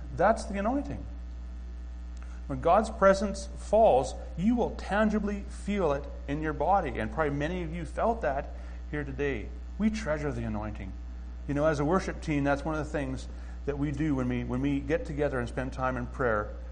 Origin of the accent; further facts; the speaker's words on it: Canada; accent: Canadian; I'll come day one with a Canadian accent, and 3 days later, I'm speaking like I'm from Missouri or something like that.